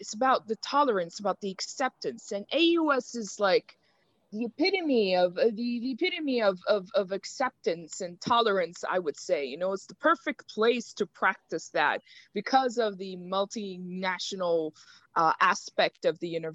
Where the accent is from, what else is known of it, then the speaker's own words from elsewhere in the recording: Riyadh, Riyadh Province, Saudi Arabia; also born or lived in Kuwait; now in Sharjah, United Arab Emirates; So I'm actually Egyptian. I was born in Kuwait, raised in Saudi, Riyadh to be very specific. And then I moved to Sharjah, UAE. Growing up in Riyadh was such a such a humbling experience, honestly, because it's a very communal country